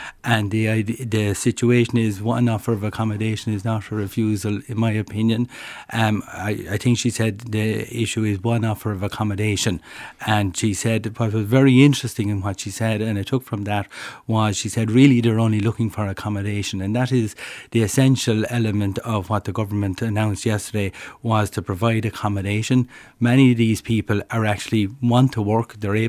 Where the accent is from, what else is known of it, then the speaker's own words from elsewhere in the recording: Portlaoise, County Laois, Ireland; Well, you know, I'm from Portlaoise. There's nothing wrong with going to rural Ireland.